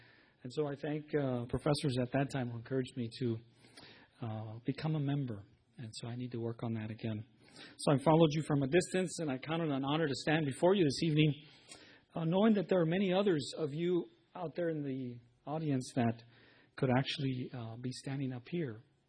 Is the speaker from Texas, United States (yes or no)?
yes; Robstown, Texas, United States; I'm from South Texas. I grew up in a small town called Robstown. Robstown, Texas, and our mascot at our school was the Cotton Picke